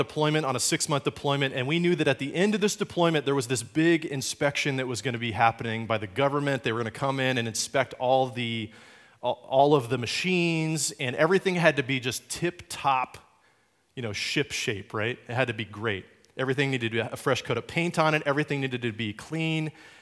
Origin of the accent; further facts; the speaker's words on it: England, United Kingdom; the military base I grew up on in England.